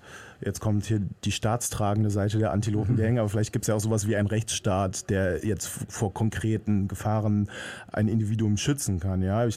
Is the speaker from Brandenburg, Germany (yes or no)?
no; Düsseldorf, North Rhine-Westphalia, Germany; Ich bin in Düsseldorf aufgewachsen, okay. Stadtkind.